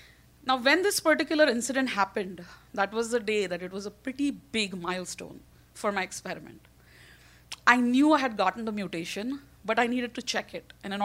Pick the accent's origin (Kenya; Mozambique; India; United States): India; So, if you haven't noticed, I'm Indian. That's part of the explanation. But also, you know, being an Indian, you have 1.5 billion people who are very willing to replace you